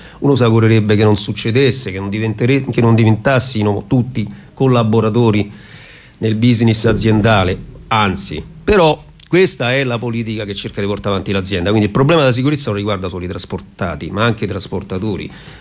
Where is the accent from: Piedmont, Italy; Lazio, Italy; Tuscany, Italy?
Lazio, Italy; Capannelle; io vengo da Capannella, li conosco bene i regionali